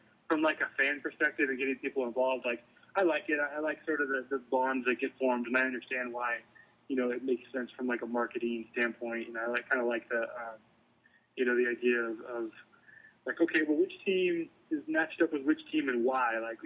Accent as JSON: {"language": "English", "region": "California", "country": "United States", "tie": "born or raised there", "said": "I grew up in the Bay Area, going to a lot of A's games"}